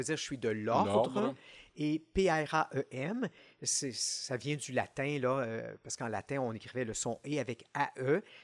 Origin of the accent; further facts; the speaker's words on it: Quebec, Canada; moi, je suis originaire de la région de Montréal, de la rive sud de Montréal, où j'ai passé toute ma vie. Je suis un religieux, je suis membre d'un ordre qui s'appelle les chanoines réguliers de Prémontré.